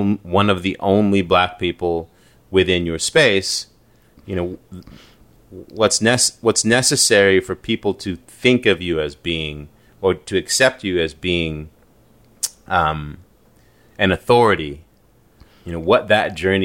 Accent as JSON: {"language": "English", "town": "Staten Island", "region": "New York", "country": "United States", "tie": "born or raised there", "said": "I grew up in Staten Island."}